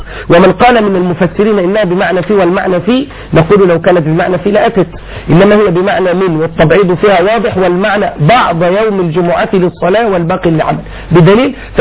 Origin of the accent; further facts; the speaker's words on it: Egypt; زمان عملوا عندنا في مصر كان متوسط عمل الفرد الموظف الحكومة 24 دقيقة